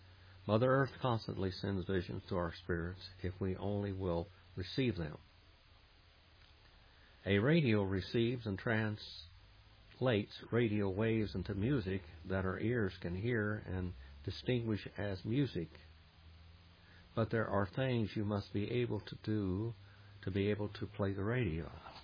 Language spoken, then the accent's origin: English; United States; I am Native American in origin and race.